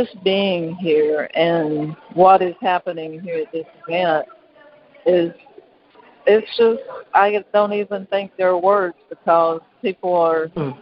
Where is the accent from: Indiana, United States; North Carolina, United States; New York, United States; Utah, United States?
North Carolina, United States; Lumbees, the things that are said about us, and there are those that don't recognize the Lumbee as Indian, but we know who we are.